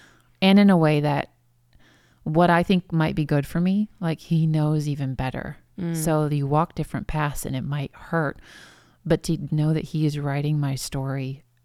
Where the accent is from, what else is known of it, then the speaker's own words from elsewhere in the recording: Ohio, United States; Cause he's from Pennsylvania. I'm from Ohio.